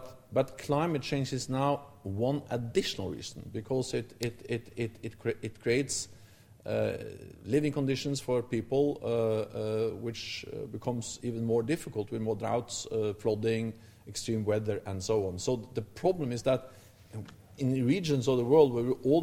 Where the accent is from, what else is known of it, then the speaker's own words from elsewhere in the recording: Norway; I'm from Norway. I have visited the Arctic many times. Part of Norway is actually in the Arctic.